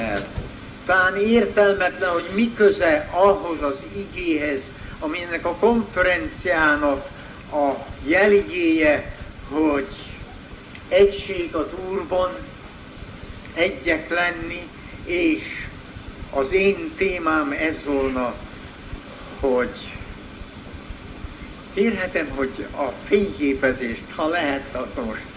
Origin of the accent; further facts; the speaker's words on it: Transylvania, Romania; én Erdély vagyok, Erdélyből jöttem.